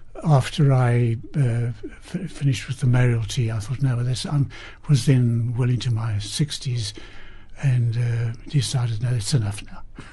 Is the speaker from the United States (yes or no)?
no; Cape Town, Western Cape, South Africa; also born or lived in Bloemfontein; So, but yes, I've lived all my life in Cape Town.